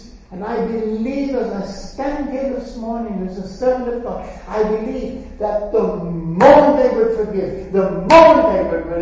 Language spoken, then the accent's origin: English; Northern Ireland, United Kingdom; I come from Northern Ireland, I come from the country. 12 years of my life spent on a farm.